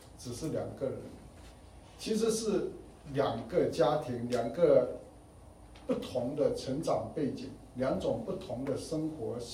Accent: Fujian, China; 我是福建人他是四川人。那福建人，特别我们闽南的

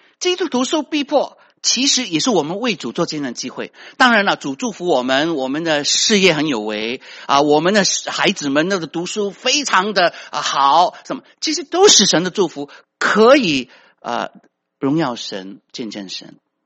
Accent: China; now in United States; 说原来我们中国人是 very individualism

